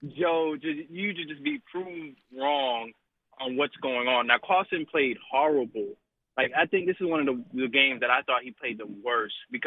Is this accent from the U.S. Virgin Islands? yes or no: yes; U.S. Virgin Islands; born there; I'm not from Philly. I was born in the Virgin Islands, so we don't have a team.